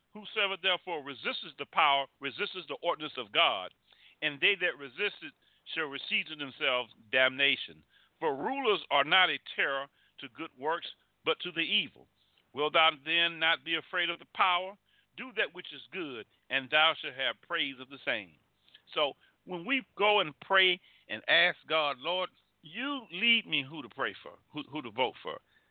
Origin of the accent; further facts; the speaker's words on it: Mobile, Alabama, United States; This is the most wickedest spirit I've seen since I was a child from Mobile, Alabama.